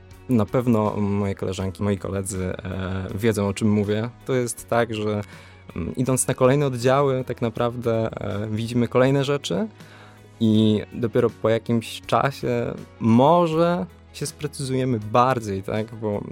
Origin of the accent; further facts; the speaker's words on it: Lower Silesian Voivodeship, Poland; Pochodzę z województwa dolnośląskiego, ale na Opolszczyznę właśnie sprowadziły mnie studia.